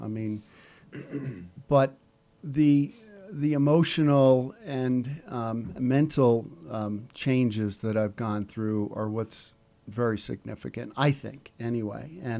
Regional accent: New York, United States; And being a Catholic, Italian, Irish Catholic, growing up in New York and being somewhat of a sports fanatic

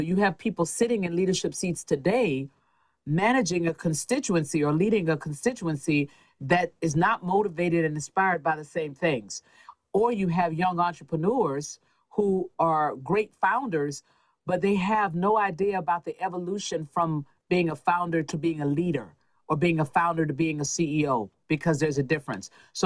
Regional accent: Jacksonville, Florida, United States; moved away as an adult; also born or lived in Port Arthur, Texas; Well, I hail from Jacksonville, Florida. At least that's where I grew up. I was born in Port Arthur, Texas, but grew up in Jacksonville and went to Harvard from Jacksonville and pretty much have been in the Northeast my entire career

